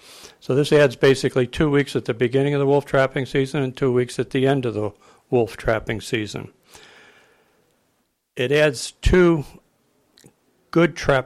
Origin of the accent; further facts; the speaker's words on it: Montana, United States; I'm from House District number 13 in beautiful northwestern Montana.